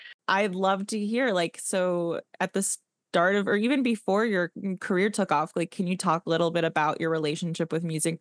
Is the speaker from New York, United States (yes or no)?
yes; New York, United States; I'm from Westchester, so very similar.